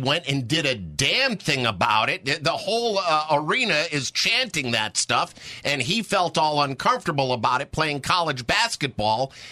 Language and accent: English; Northeast, United States; You were all roughly the same age, and I was growing up in the Northeast.